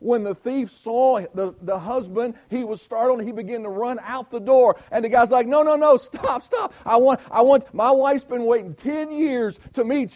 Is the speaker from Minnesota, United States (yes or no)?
no; West Virginia, United States; I'm from West Virginia, so you guys know it can't be me.